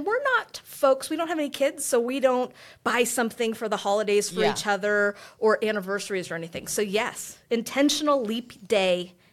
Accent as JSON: {"language": "English", "country": "United States", "said": "So, who I am a Filipina-American, strong, I would say tiny, and assertive lady"}